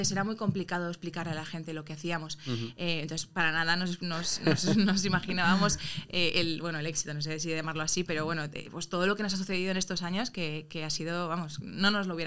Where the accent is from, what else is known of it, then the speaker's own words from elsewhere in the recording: Valencian Community, Spain; Pues somos valencianos